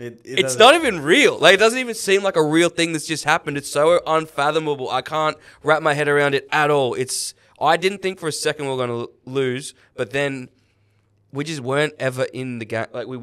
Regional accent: Queensland, Australia; As a Queenslander? I'm not even being arrogant. Like, the idea we would lose at Suncorp Stadium two games in a row is fucking laughable.

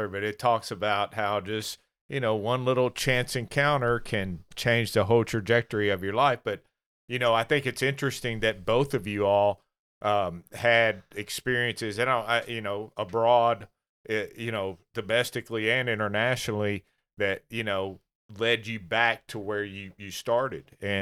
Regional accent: Hopkinsville, Kentucky, United States; I grew up in Hoptown some, so it was Hopkinsville Milling Company, Sunflower and all that stuff

